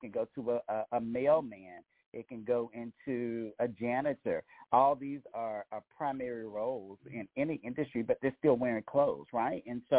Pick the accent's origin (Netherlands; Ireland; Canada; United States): United States; Columbus, Georgia; also born or lived in Berlin; I'm from Columbus, Georgia, which is a military town, Fort Benning.